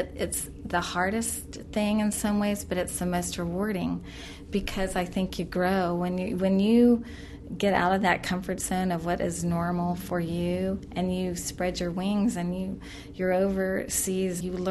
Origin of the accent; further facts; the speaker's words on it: United States; I hope I am a good ambassador for my country, because I am proud that I'm an American.